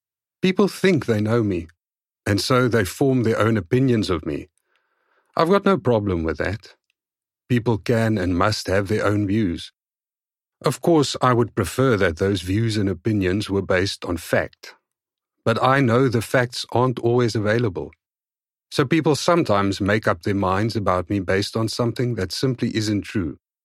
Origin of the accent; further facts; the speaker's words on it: Despatch, Eastern Cape, South Africa; Dispatch, where I grew up in the Eastern Cape, is a small working-class town, home to 40,000 people, about 30 kilometers from Port Elizabeth, PE, now Kaberga. I was born on 5 November 1972 in the provincial hospital of the neighboring town of Uitenhage